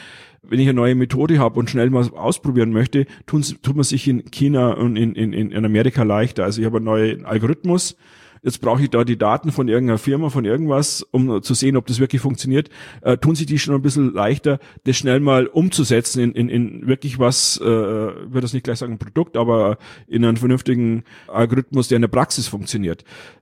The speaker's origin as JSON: {"language": "German", "region": "Bavaria", "country": "Germany", "said": "Ich bin auch Europäer, ich bin Bayer"}